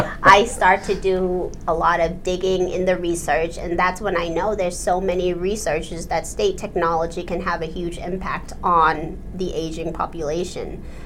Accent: Quincy, Massachusetts, United States; now in Canton, United States; I was raised primarily in Quincy.

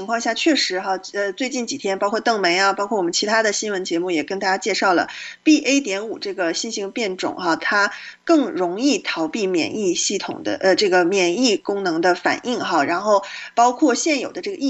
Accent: California, United States; 跟咱们加州人生活特别相关的一个话题

